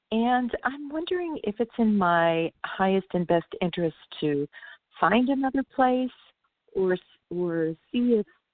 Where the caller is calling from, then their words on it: California, United States; I'm calling from California.